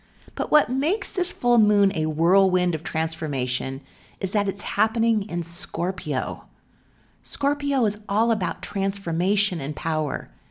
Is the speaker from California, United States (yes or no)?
yes; Susanville, California, United States; now in Bozeman, United States; Well, I grew up in Susanville, California. It's a very small town in Northern California, and there was only one radio station.